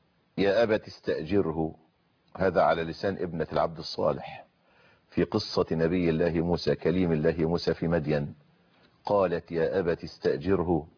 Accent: Egypt; نظام الترشيح عندنا في مصر

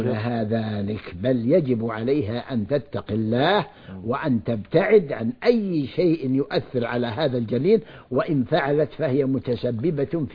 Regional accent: Saudi Arabia; في بلادنا المملكة العربية السعودية

